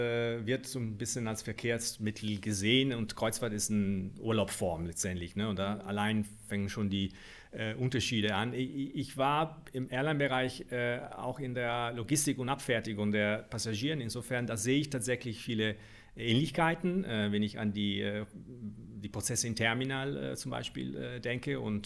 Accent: Milan, Lombardy, Italy; German is a second language; Also sagen wir so, ich komme aus Mailand

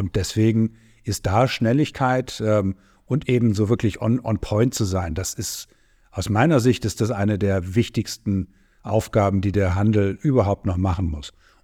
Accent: Hamburg, Germany; born there; also born or lived in Stuttgart; Damals haben wir allerdings noch in Stuttgart gelebt. Wir sind zwar Hamburger, sind in Hamburg geboren und Großeltern lebten am Gänsemarkt, aber mein Vater war in der Möbelbranche und zog mit uns durch die Gegend. Deswegen haben wir in Stuttgart gelebt.

